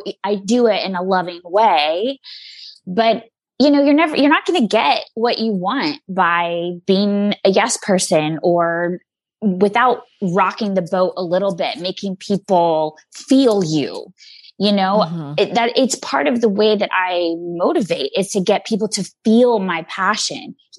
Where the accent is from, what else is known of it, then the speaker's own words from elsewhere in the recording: the South, United States; Definitely when I was younger, especially growing up in the South, I was really shamed by some of the men in my life